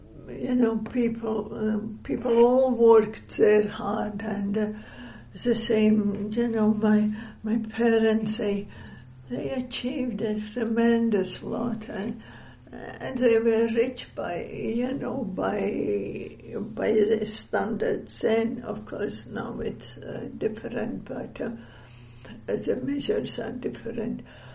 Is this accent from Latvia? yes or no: yes; Latvia; now in Canada; I'm Canadian, but I think I'll always be Latvian because, you know, when I was growing up, that was the period when Latvia was free and very successful.